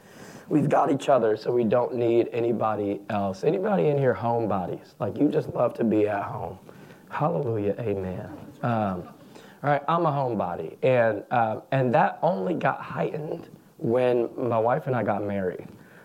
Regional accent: Atlanta, Georgia, United States; accent: southern drawl; also born or lived in South Florida / New York City; I grew up in Atlanta. And I spent most of my life in Georgia, and so if you hear a little bit of a southern drawl start to come out, that's why. Moved to South Florida, that's where I met my wife.

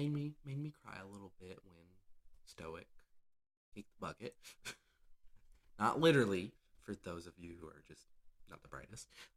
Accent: the South, United States; Born and raised in the South.

